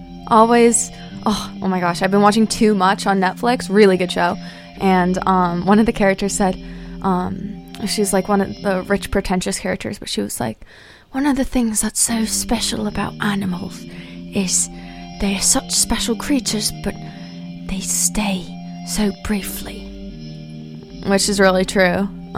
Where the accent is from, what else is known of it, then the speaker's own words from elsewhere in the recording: Ireland; I really like Irish music because I'm Irish and it makes me feel really cool.